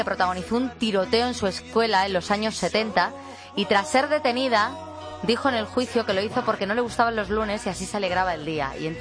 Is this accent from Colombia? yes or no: no; Madrid, Community of Madrid, Spain; que soy de Madrid.